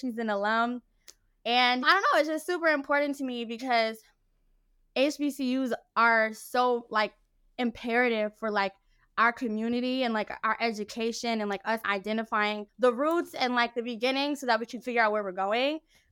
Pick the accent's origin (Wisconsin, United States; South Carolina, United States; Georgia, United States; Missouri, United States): Georgia, United States; Augusta; also born or lived in Hinesville; I'm from Augusta. Yeah, I was born in Hinesville, Georgia, raised in Augusta, Georgia.